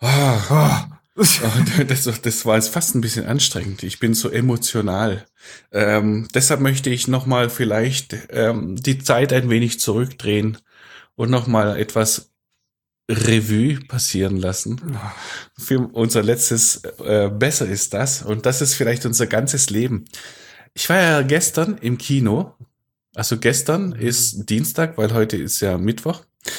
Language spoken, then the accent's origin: German; Sindelfingen, Baden-Württemberg, Germany; Also ganz früher bin ich im Eichholz aufgewachsen.